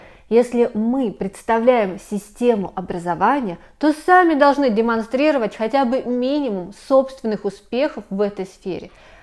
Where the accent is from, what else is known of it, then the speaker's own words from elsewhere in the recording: Australia; я из Австралии.